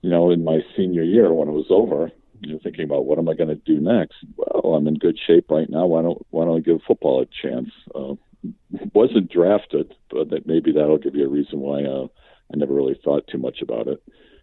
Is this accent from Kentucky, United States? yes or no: no; Detroit, Michigan, United States; Well, I'm the oldest of nine. Wow. We grew up on the Lower East Side of Detroit.